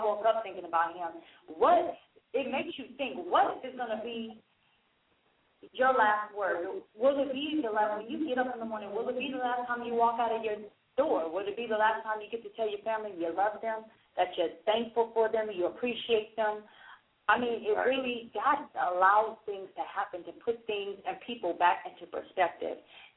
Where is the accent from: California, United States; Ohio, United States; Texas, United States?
California, United States; now in Atlanta, United States; a lot of y'all know that Diane and I are not from Atlanta, Georgia. We're actually from California.